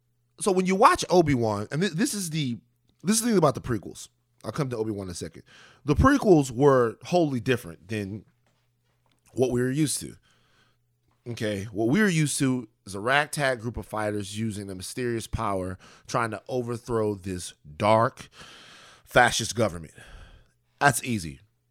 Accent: Baton Rouge, Louisiana, United States; Remember, I'm from South Baton Rouge, Louisiana.

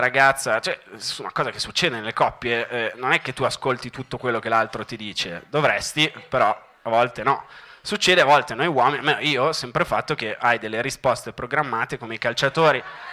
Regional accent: Milan, Lombardy, Italy; io sono di Milano

